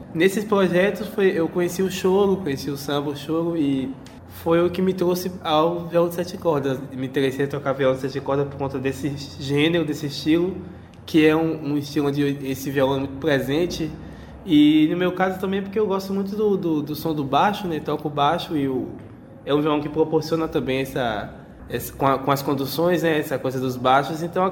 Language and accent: Portuguese; Caravelas, Bahia, Brazil; Eu vim de Caravelas, na Bahia, né?